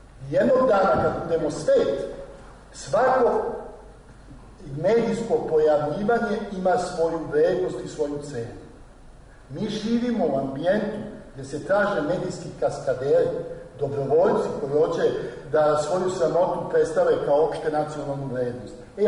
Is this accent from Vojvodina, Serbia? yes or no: no; Belgrade, Serbia; Ja sam rođen u Beogradu, ja sve što sam naučio, ja sam naučio u Beogradu. Ja sam prvi put video i nebo i travu u Beogradu, i vodu.